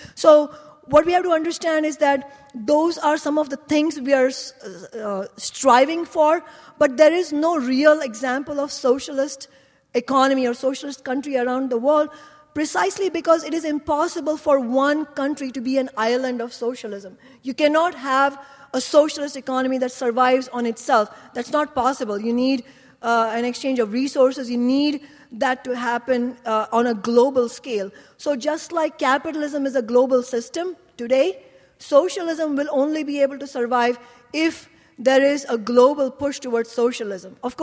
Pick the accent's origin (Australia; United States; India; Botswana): India; English is a second language; including in my home country, India